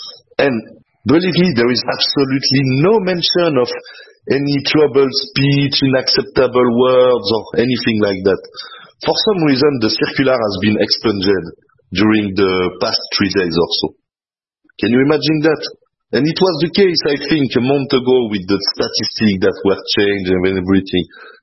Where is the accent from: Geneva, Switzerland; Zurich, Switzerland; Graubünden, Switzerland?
Geneva, Switzerland; from Geneva, Switzerland